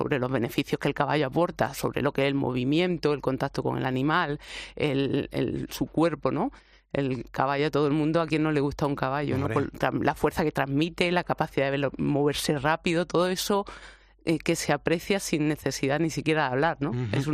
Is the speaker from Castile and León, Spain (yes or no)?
no; Granada, Andalusia, Spain; accent: Andalusian; Granaína.